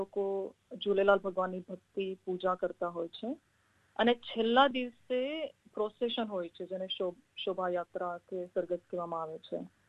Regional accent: Junagadh, Gujarat, India; moved away as an adult; also born or lived in Bantva; now in Sydney, Australia; અને હું જૂનાગઢ સૌરાષ્ટ્ર ગુજરાતથી છું. હું સિંધી છું અને મારો જન્મ બાટવામાં થયો હતો અને મારા હસબન્ડ ગુજરાતી છે. હું 12 વર્ષ પહેલા અહીંયા સિડની એઝ અ સ્ટુડન્ટ આવી હતી.

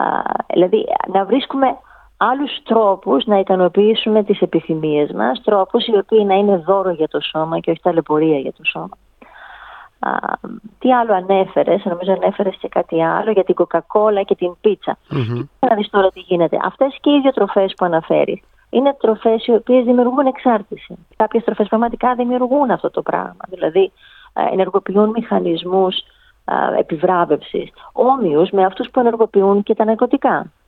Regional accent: Greece; Ως Έλληνες την κουβαλάμε αυτή την νοοτροπία.

